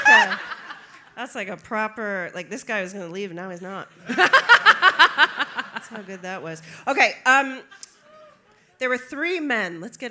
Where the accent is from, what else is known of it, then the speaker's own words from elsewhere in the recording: United States; No, because I'm American. I'm getting all that cheap cheese and it's fine.